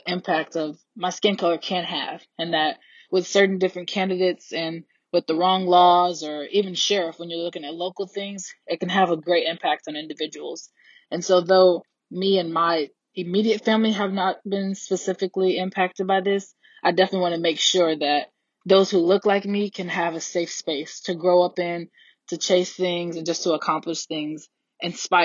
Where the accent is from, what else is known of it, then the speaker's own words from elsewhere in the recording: Kirkwood, Missouri, United States; I'm from Kirkwood, Missouri.